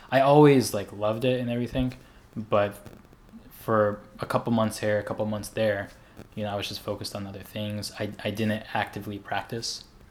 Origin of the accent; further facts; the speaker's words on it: Colorado, United States; also born or lived in North Carolina; I'm from Colorado originally. And then my family ended up moving out to North Carolina later on. But I grew up mainly in Colorado.